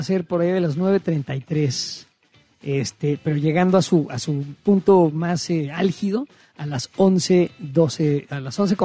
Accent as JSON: {"language": "Spanish", "country": "Mexico", "said": "Como ciudadano mexicano"}